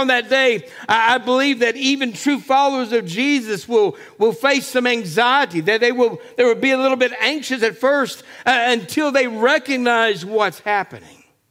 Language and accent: English; Texas, United States; I grew up on the Gulf Coast of Texas where we had hurricanes